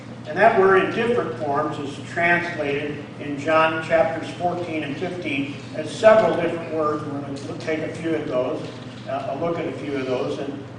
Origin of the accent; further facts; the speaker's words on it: Prophetstown, Illinois, United States; So like I said, I grew up in Prophetstown, and so we had to have a permanent address.